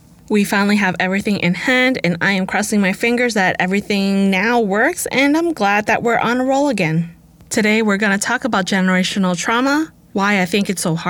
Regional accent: Vancouver, British Columbia, Canada; also born or lived in Los Angeles; I grew up in Vancouver and LA, so this is the lens of where I'm coming from

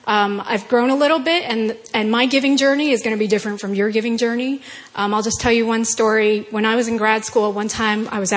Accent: Newton, Massachusetts, United States; So we're from Newton. We attend Watertown campus.

